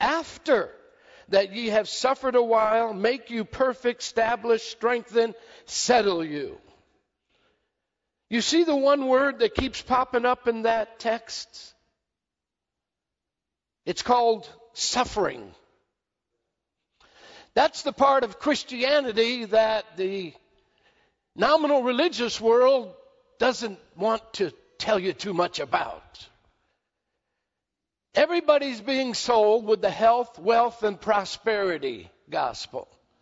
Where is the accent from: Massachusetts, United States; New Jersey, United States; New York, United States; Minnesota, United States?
New York, United States; And he knows I'm from New York.